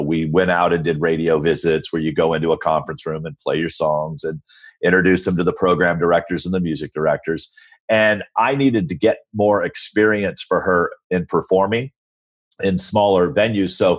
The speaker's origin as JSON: {"language": "English", "region": "Alabama", "country": "United States", "tie": "born or raised there", "said": "I knew who … was, and I grew up in Alabama, so I figured I was as qualified as anyone else in California to start a country station."}